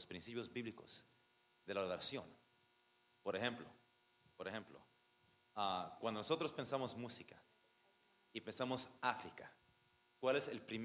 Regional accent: Cuba; antes de que yo soy cubano

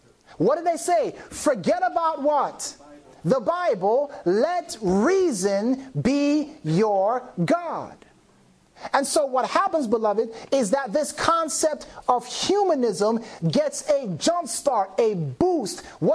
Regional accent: Jamaica; I'm Jamaican, listen.

